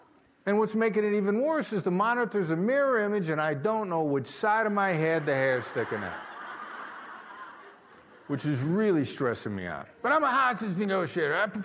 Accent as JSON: {"language": "English", "region": "Iowa", "country": "United States", "said": "I'm from Iowa."}